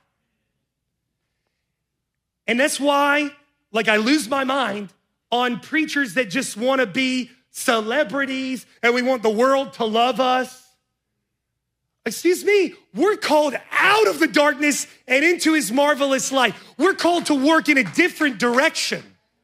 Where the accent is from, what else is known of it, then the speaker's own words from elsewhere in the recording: West Virginia, United States; I told you I'm from West Virginia